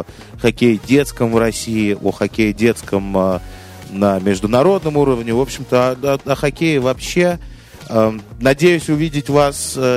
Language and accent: Russian; Uzbekistan; Я сам из Узбекистана